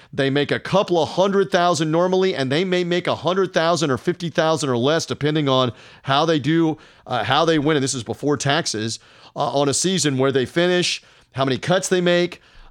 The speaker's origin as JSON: {"language": "English", "town": "Memphis", "region": "Tennessee", "country": "United States", "tie": "born or raised there", "said": "sports radio host in Memphis, Tennessee, my hometown."}